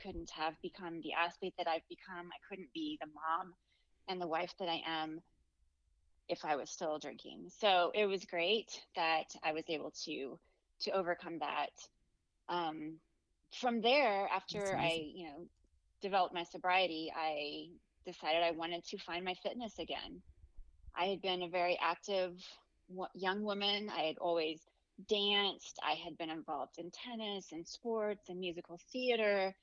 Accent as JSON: {"language": "English", "town": "Kansas City", "region": "Missouri", "country": "United States", "tie": "born or raised there", "said": "I'm from Kansas City, Missouri. I've lived here all my life."}